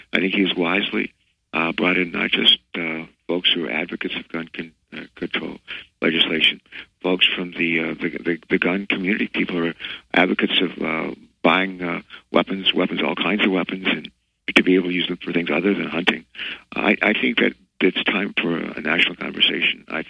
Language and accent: English; Virginia, United States; In full disclosure, I was born in West Virginia. We moved when I was in the second grade. I grew up in Virginia and later went off to Ohio State to become a Navy midshipman and then naval flight officer.